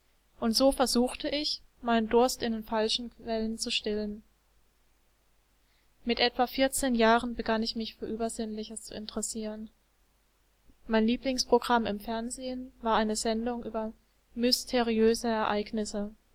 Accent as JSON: {"language": "German", "region": "Baden-Württemberg", "country": "Germany", "tie": "born or raised there", "said": "Geboren bin ich am 23. Oktober 1988. Aufgewachsen in Baden-Württemberg in einem katholischen Elternhaus."}